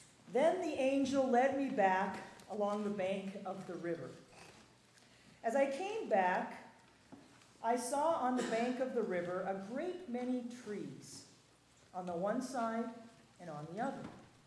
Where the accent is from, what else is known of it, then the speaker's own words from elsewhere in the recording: Sioux Falls, South Dakota, United States; I'm from Sioux Falls, South Dakota, and I teach in the religion department at Augustana College in Sioux Falls, South Dakota.